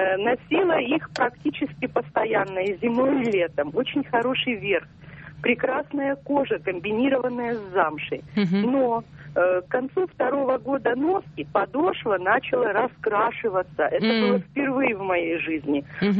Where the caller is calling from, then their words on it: Yekaterinburg, Sverdlovsk Oblast, Russia; Екатеринбург.